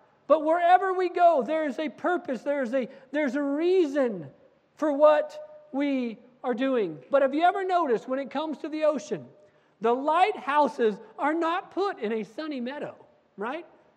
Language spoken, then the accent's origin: English; New Mexico, United States; I came from New Mexico. I was a young guy.